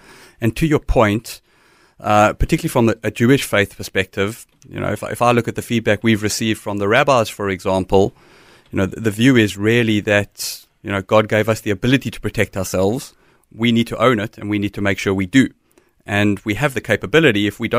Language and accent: English; South Africa; moved away as an adult; I grew up in South Africa.